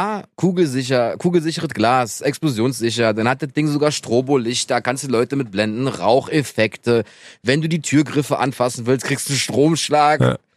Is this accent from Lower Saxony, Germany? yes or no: no; Berlin, Germany; Hey, ich komme aus Neukölln.